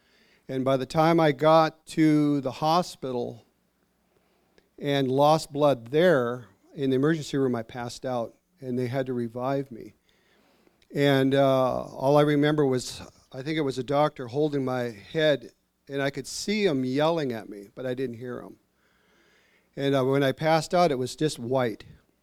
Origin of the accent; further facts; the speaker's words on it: British Columbia, Canada; born there; That's in our Helcom Alum language. I was born up in Canada, British Columbia.